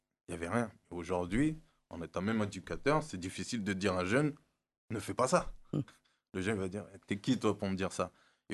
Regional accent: Montreuil, Île-de-France, France; Moi, j'ai grandi à Montreuil à côté.

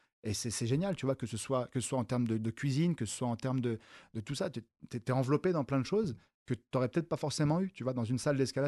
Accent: Paris, Île-de-France, France; j'ai passé mon enfance à Bercy tout le temps.

